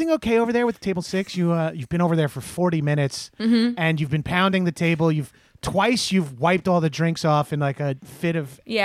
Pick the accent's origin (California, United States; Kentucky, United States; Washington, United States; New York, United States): New York, United States; And I'm from New York, so I am very familiar with moist cakes.